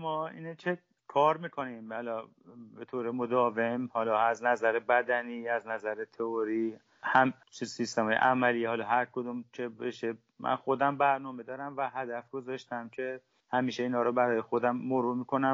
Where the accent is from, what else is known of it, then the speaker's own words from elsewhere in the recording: Iran; moved away as an adult; now in United States; خوشحالم به عنوان یه ایرانی به عنوان یه نخبه ورزشی تونستم اقامت کشوری ایالات متحده بگیرم